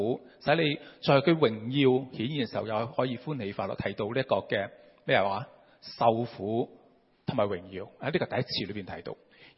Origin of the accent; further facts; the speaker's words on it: Hong Kong; 去帮我们香港人，特别香港里面的